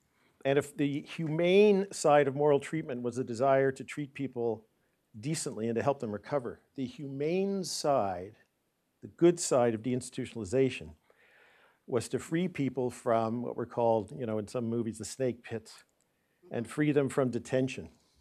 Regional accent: Ontario, Canada; I come from Ontario.

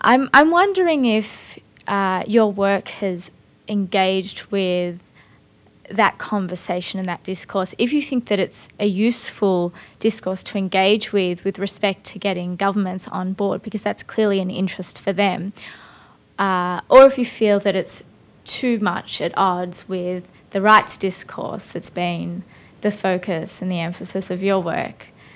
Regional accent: Australia; now in New York City, United States; I'm an Australian attorney, currently migrant in New York City.

